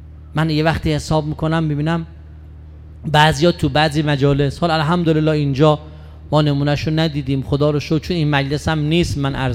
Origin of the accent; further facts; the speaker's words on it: Qom, Iran; ما قمیم، ما کنار کریمه اهل بیتیم،